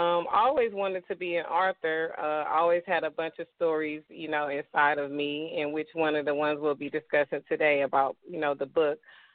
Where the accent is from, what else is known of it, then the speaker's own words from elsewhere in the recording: Los Angeles, California, United States; moved away as an adult; also born or lived in Compton / Long Beach / Hawaii; I was born in Compton, California, raised in South Central, lived in Long Beach most of my adult life before I left California, which was in 2001.